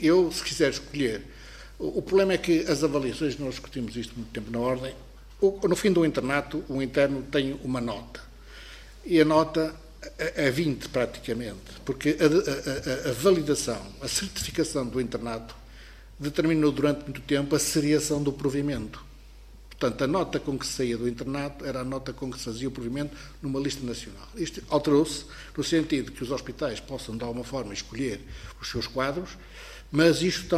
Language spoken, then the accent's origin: Portuguese; Matosinhos, Norte, Portugal; born there; a ULS de Matosinhos é um espaço, onde eu nasci, é um espaço urbano